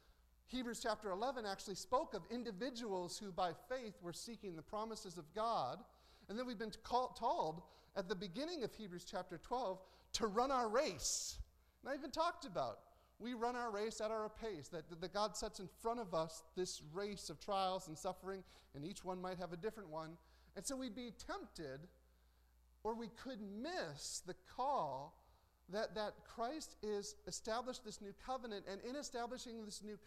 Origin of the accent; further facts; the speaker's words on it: United States; I mean, I'm an American, so any criticism I'm going to give about Americans, it will hit me first.